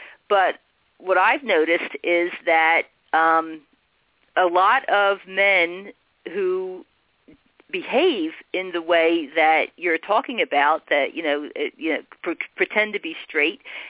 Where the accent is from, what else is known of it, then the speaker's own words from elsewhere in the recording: New Jersey, United States; he was originally from Australia, and I'm from New Jersey.